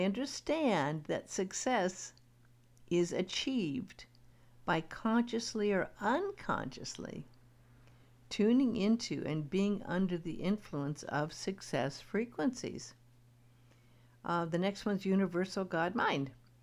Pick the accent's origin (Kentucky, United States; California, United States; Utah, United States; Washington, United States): California, United States; Beverly Hills; I grew up in Beverly Hills, and I knew quite a few very, very, very wealthy individuals.